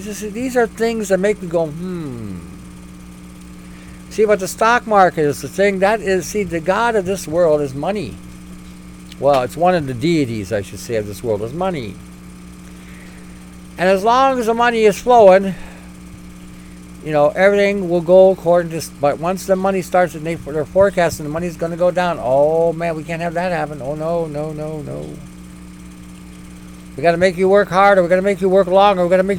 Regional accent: Canada; We're Canadian.

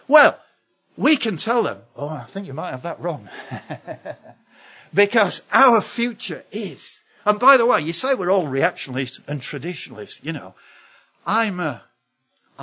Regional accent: Yorkshire and the Humber, United Kingdom; I can speak like this because I'm a Yorkshireman

